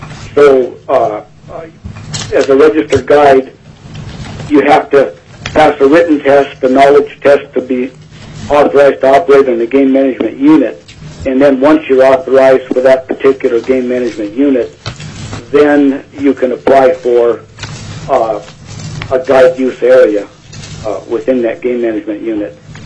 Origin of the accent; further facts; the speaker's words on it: Eagle River, Alaska, United States; I'm a registered slant master guide. I got my born and raised in Eagle River, lived in Chugiak until about 2007, then we moved up to Sutton.